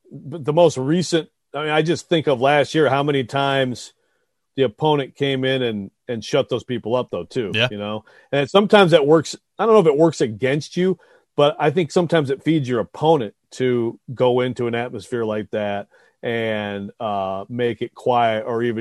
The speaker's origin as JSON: {"language": "English", "region": "Midwest", "country": "United States", "said": "you know, as a Midwesterner, I think back to, obviously, like Bo Schembechler against Woody Hayes, okay?"}